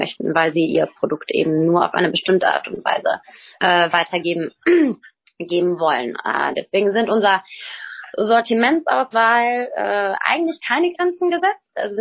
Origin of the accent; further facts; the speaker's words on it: Bonn, North Rhine-Westphalia, Germany; born there; weil ich auch gebürtige Bonnerin bin